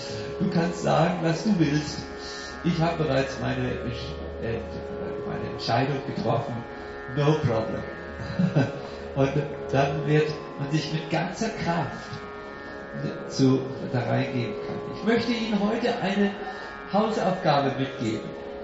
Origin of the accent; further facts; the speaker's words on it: Switzerland; ohne die Schweizer Reserviertheit, die wir als Schweizer aus guten Gründen pflegen